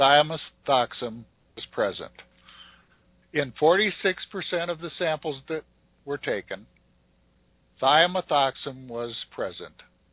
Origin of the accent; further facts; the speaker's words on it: Colorado, United States; that was done right here in my home state, not far away in northeastern Colorado